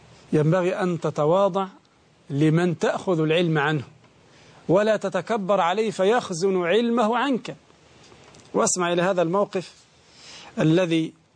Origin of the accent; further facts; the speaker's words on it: Egypt; وهذا أمر صار ملحوظا لا سيما عندنا في مصر